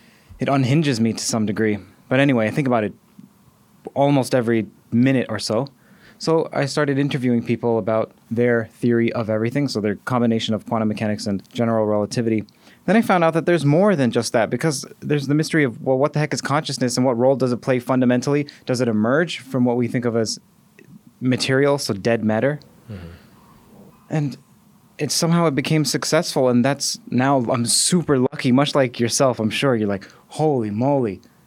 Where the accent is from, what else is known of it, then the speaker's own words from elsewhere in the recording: Toronto, Ontario, Canada; And I'm also from Toronto